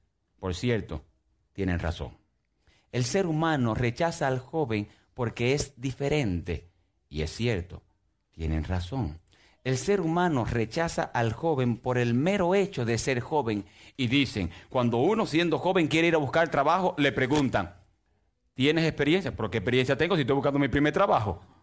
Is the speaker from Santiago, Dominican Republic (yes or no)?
yes; Santiago de los Caballeros, Santiago, Dominican Republic; born there; Cuando la gente escucha la palabra, yo nací en el Ensanche Bermúdez, aún siendo yo flaco y todo, la gente me respeta.